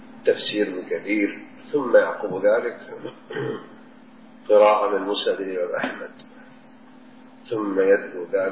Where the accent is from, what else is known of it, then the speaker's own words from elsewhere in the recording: Jeddah, Makkah Province, Saudi Arabia; born there; وأنا ابن هذه البلد وقد ولدت في جدة